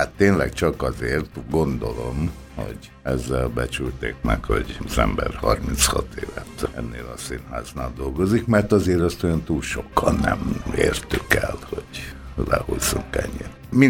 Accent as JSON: {"language": "Hungarian", "region": "Budapest", "country": "Hungary", "tie": "born or raised there", "lives_now": "Békéscsaba, Hungary", "said": "Pest a szülőfalum, de hát én nem élnék ott most már semmi pénzért. Úgyhogy nekem most a Békés Csaba az otthonom."}